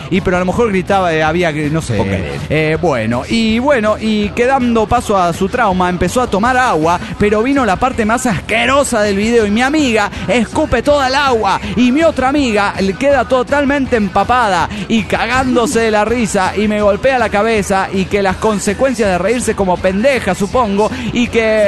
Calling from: Mexico City, Mexico; del DF mexicano.

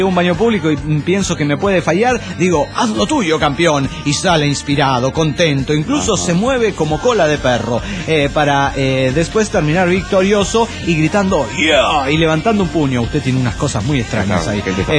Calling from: Tlalpan, Mexico City, Mexico; de Tlalpan, México, DF. Pirata y demonio del DF mexicano.

